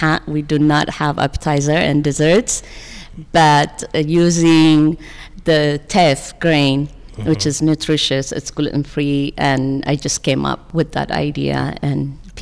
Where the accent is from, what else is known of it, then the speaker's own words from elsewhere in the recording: Ethiopia; I was born and raised in Ethiopia.